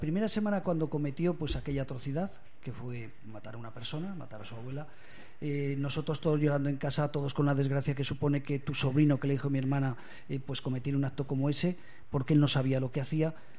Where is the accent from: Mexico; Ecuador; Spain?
Spain; Caspe, Aragon; morcilla la traigo de Caspe, de mi pueblo, que son las fiestas.